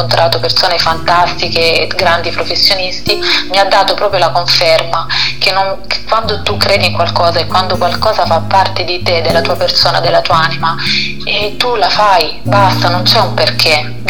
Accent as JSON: {"language": "Italian", "region": "Apulia", "country": "Italy", "said": "io quando vado in Puglia, in Salento, nella mia terra, tutti gli anni ci torno perché non ne posso fare a meno"}